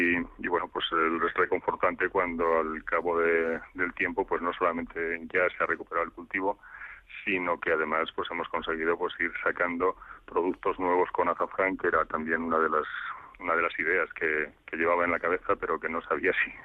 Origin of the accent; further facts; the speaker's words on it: Blancas, Aragon, Spain; mi pueblo Blancas y el azafrán en Teruel siempre se ha cultivado en las zonas más duras